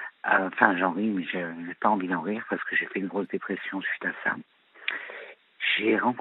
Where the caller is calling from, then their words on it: Dijon, Bourgogne-Franche-Comté, France; j'ai 42 ans et je viens de Dijon.